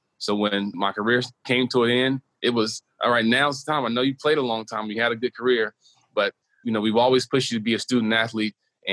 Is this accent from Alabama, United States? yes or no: yes; Selma, Alabama, United States; Yeah, growing up in Selma, my family, you know, Selma known for is civil rights history with the Voting Rights Act of 1965